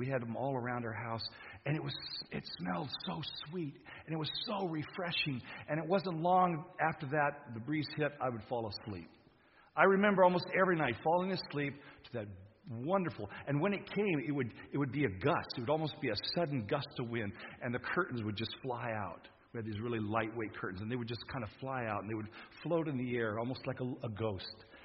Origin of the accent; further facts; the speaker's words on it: Borneo, Malaysia; quite the opposite from my experience growing up in Borneo.